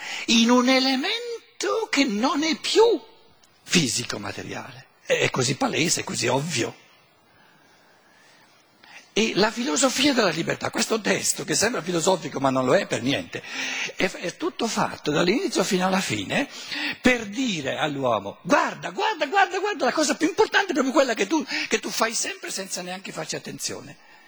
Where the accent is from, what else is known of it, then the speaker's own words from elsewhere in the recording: Germany; Italian is a second language; Siccome io vengo dalla Germania mi devo rinfrescare un po' l'italiano.